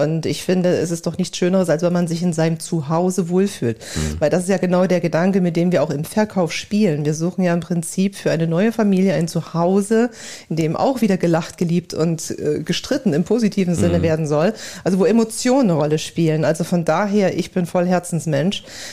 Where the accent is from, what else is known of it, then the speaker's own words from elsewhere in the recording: Leipzig, Saxony, Germany; ich komme aus Leipzig